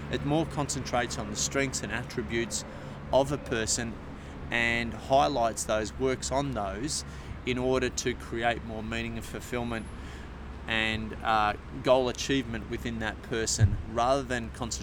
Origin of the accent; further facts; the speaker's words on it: Ocean Grove, Victoria, Australia; I grew up in Ocean Grove, which is on the coast, just down past Geelong, out of Melbourne, and grew up on the beach down there, surfing